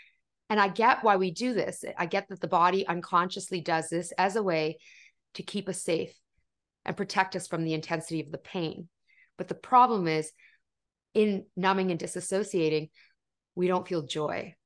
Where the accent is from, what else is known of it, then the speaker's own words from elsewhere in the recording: Canada; I'm Canadian, I live in Canada.